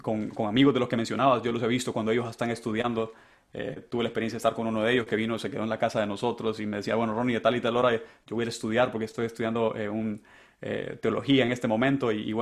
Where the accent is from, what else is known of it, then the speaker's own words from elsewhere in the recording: Honduras; now in London, United Kingdom; nosotros crecimos en un ambiente en Honduras, Max, en lo que si no había pan, pues le dábamos con la tortilla